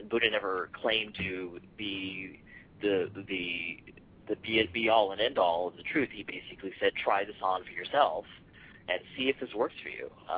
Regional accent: Los Angeles, California, United States; I'm an L.A. native. I was born and raised in Los Angeles, first of all

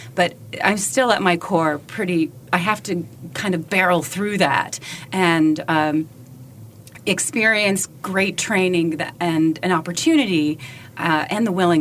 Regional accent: Milwaukee, Wisconsin, United States; moved away as an adult; also born or lived in South Dakota; I was born in South Dakota, and at the age of five, when I was five, we moved to Milwaukee, Wisconsin, and I stayed there until I was 18, and then I had to get out of Dodge.

